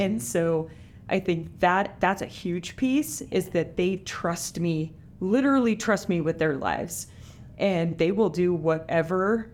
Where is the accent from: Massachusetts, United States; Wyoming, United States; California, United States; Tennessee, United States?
Wyoming, United States; I grew up in Wyoming, so I mean, I can drive on crappy roads, it's fine.